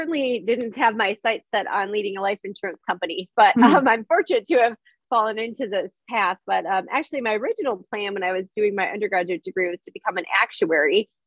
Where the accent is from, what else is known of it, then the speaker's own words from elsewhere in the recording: Minnesota, United States; also born or lived in Green Bay, United States; So I was born in Green Bay, but I consider myself to be, you know, for all purposes, a native Minnesotan. I love the Twin Cities, have lived here most of my life